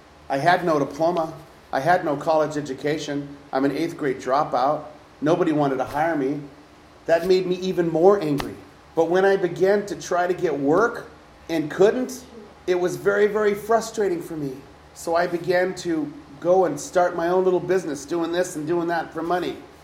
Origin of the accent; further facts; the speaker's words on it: Alaska, United States; They were going to find out that I was this trash from Alaska, no education, and it was going to be all over.